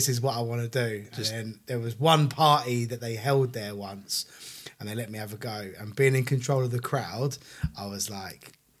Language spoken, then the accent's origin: English; London, United Kingdom; So, I grew up North London, and in my very, very early days was when I was about 11, 12 years old.